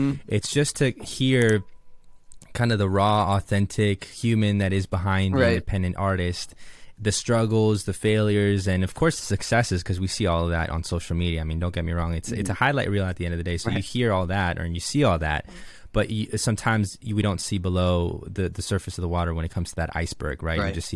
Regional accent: Jupiter, Florida, United States; when I moved back to this little town called Jupiter, my hometown. Joey's from there as well, Jupiter, Florida. It's a southeast region of Florida.

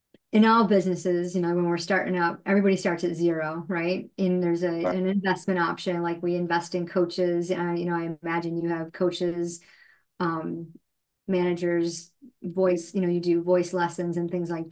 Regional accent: Rochester, New York, United States; I'm from Rochester, New York, and we have this place called the Canandaigua Music Center

